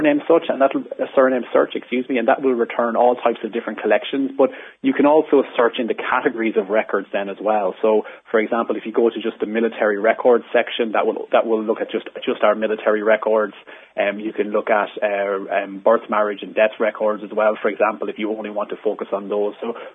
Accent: Ireland; I'm a child of the 1980s, and kind of growing up in Ireland, maybe in that particular time

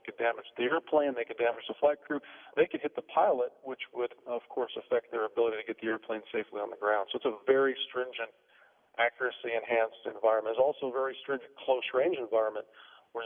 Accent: Idaho, United States; also born or lived in Wyoming; my family, I grew up in Idaho and Wyoming, we're all hunters and fishers

